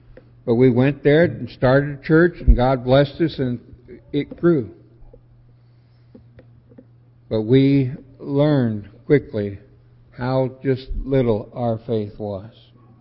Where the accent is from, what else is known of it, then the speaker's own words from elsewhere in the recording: Detroit, Michigan, United States; But I grew up in Detroit, and I knew how to drive in the snow.